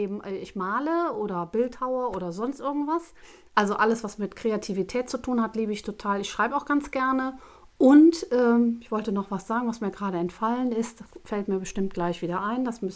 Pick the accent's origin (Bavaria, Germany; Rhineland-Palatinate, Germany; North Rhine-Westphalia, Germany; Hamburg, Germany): North Rhine-Westphalia, Germany; Bergisch Gladbach; Ich bin ein rheinisches Mädchen, sag ich jetzt mal, geboren in Bergisch Gladbach, aufgewachsen in Bergisch Gladbach und immer noch in Bergisch Gladbach.